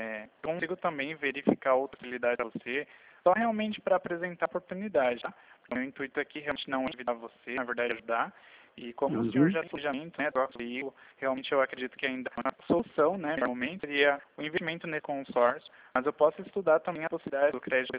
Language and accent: Portuguese; Sorocaba, São Paulo, Brazil; Eu sou de Sorocaba.